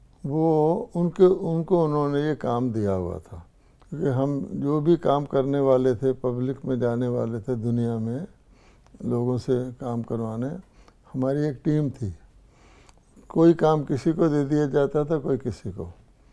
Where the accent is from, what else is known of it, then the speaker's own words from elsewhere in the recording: Amritsar, Punjab, India; और मैं भी अमृतसर का रहने वाला हूँ, मेरा जन्म स्थान अमृतसर है।